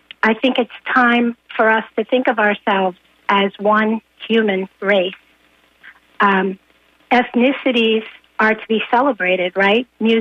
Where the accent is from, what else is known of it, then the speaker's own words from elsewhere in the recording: United States; I've dealt with this personally as an American woman who married a man from India.